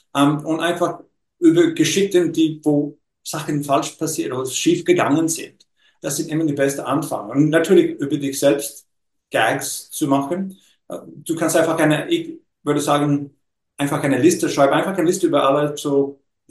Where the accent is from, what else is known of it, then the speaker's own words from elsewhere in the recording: Australia; ich bin ein Australier, ich bin ein ganz normaler Australier, ich komme aus einer ganz normalen australischen Familie, die waren im Iron and Steel Business.